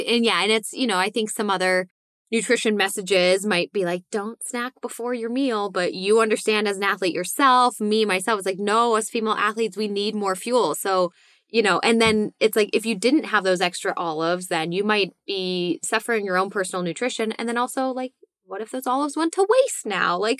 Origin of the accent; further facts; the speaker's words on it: New England, United States; I grew up in New England, and like, okay, there's a certain way that I grew up.